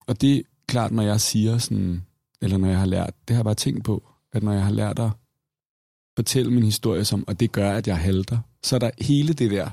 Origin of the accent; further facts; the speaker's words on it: Copenhagen, Capital Region of Denmark, Denmark; jeg er vokset op i København. Ja, det er vel nogenlunde det.